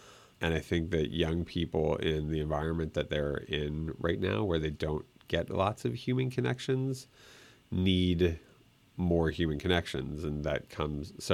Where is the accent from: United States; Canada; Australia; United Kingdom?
United States; Boulder, Colorado; I grew up in Boulder, Colorado. I went to high school there.